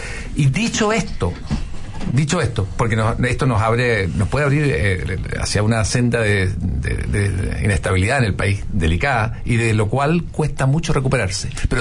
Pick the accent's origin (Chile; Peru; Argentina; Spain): Chile; como chilenos